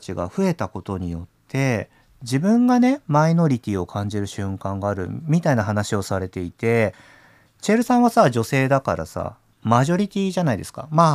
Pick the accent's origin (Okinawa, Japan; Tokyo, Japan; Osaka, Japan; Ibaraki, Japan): Osaka, Japan; born there; 僕も大阪生まれだから関西弁大好きなんですけど、